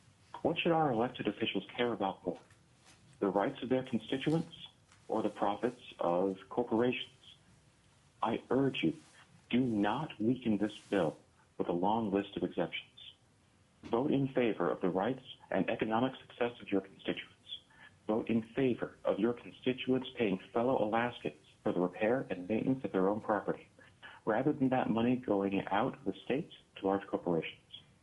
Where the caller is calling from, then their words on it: Grand Rapids, Michigan, United States; I'm calling you from Grand Rapids, Michigan.